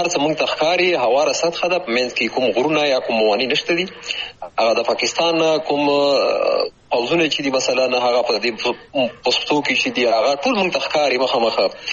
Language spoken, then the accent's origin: Pashto; Paktia, Afghanistan; ما هغه 1340 کال و چې زه په همدې ولسوالۍ کې پیدا شوم.